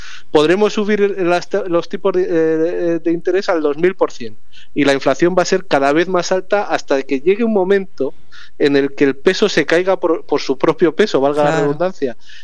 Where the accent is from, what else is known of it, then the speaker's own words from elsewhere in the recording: Spain; Yo como republicano español que soy, tampoco apoyo las monarquías